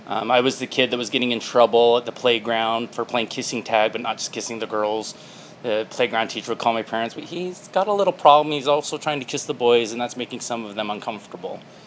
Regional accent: Utah, United States; also born or lived in Seoul, South Korea; I was born in Seoul, South Korea, left in a basket at a police station, adopted by white Mormons in Utah

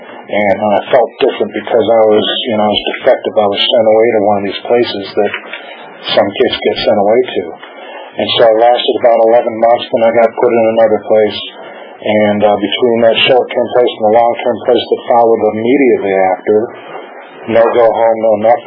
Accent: Chicago, Illinois, United States; I grew up in Chicago.

